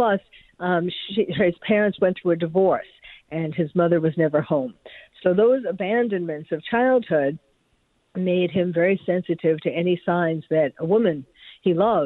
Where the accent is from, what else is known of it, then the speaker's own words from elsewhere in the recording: New York, United States; I'm from New York, but yes, I was then.